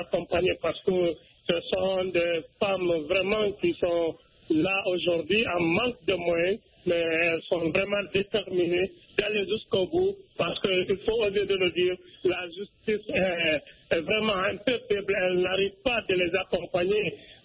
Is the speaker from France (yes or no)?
no; Conakry, Guinea; Non, je suis de Conakry, à République de Guinée.